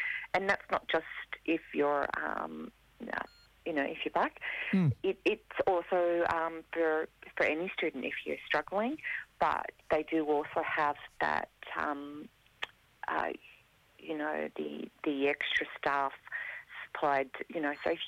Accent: Northern Territory, Australia; I was raised in the Northern Territory.

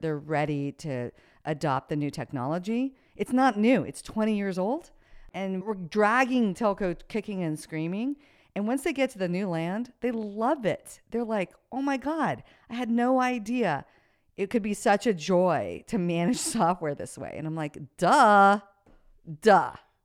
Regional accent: United States; I'm a forward-looking girl. I look forward 90 days. And I'm an American.

